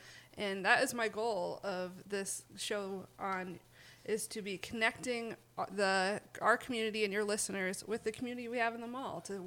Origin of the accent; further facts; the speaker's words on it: Rochester, New York, United States; I'm from Rochester.